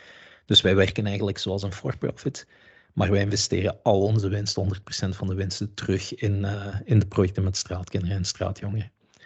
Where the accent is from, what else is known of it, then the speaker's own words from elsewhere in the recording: Bilzen, Limburg, Belgium; ik ben een Limburger van oorsprong, afkomstig uit Bilze.